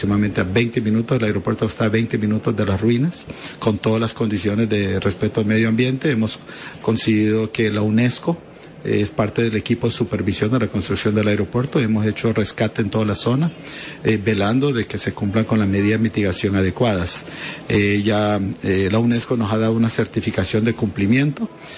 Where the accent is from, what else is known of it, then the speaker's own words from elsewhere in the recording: Honduras; pero la cantidad de reservas forestales que tenemos en Honduras es el 27% del territorio nacional de Honduras es reserva forestal.